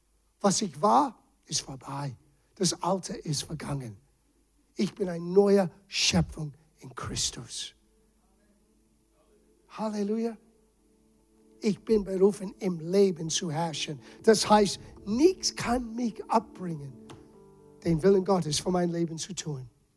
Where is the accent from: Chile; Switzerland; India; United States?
United States; Rhode Island; German is a second language; now in Germany; Weißt du, wo ich bin? Die sprechen Deutsch. Ich kenne kein Deutsch. Hallo? Das ist das Land vom Dichter und Denker. Ich komme aus Rhode Island.